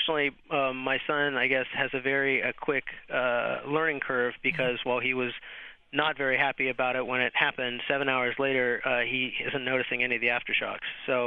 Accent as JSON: {"language": "English", "town": "Los Angeles", "region": "California", "country": "United States", "also_born_or_lived": "Japan", "said": "I'm from Los Angeles, and I've experienced earthquakes there, and I've lived in Japan where there are earthquakes frequently"}